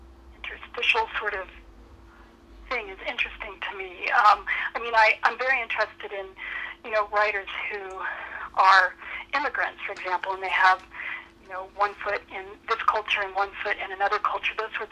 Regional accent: Kansas City, Kansas, United States; But where I grew up in Kansas City, Kansas, in a part of Kansas City, Kansas called Turner.

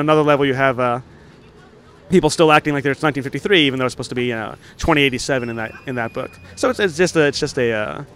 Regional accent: Port Jefferson, New York, United States; Like, those sort are of my hometown of Port Jefferson in Long Island.

